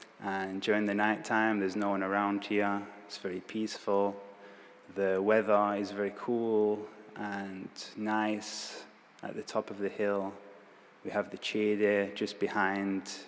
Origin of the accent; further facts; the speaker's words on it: England, United Kingdom; now in Thailand; I'm originally from England, the weather usually, apart from the summer, is pretty cold.